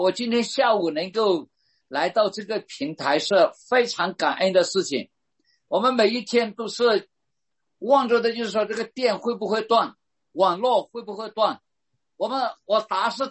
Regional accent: Myanmar; 上帝给我们缅甸人经历上帝的同在

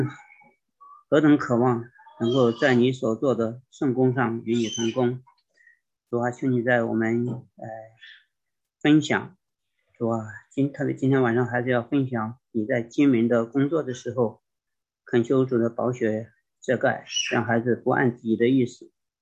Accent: China; 我首先跟大家介绍一下，其实我是大陆人啊。

